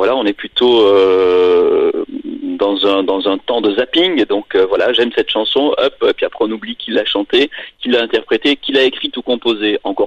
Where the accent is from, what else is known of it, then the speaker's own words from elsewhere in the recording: south of France, France; puisque moi je viens du Sud aussi